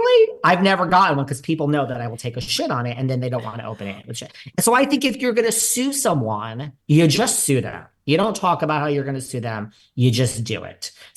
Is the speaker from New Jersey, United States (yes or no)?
no; New York, United States; I might be in LA today, baby, but I split my time, and I'm a New Yorker. Don't ever think that I'm from here, people. I love it. It's great. I'm a New Yorker.